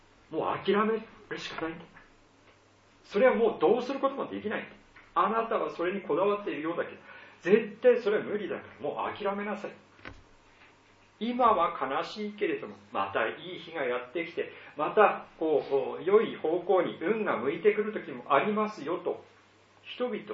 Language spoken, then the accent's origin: Japanese; Iwate, Japan; 先週岩手に、帰ることができまして、